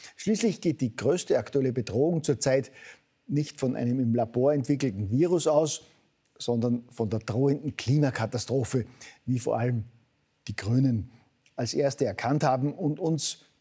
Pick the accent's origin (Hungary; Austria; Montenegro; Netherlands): Austria; da fühlt man sich als Österreicher doch gleich viel sicherer